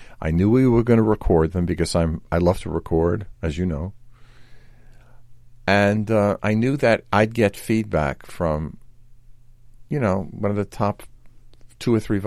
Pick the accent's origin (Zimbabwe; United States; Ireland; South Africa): United States; New York; being a New Yorker, I was able to go and hear Nathan Milstein play the Bach Chaconne live.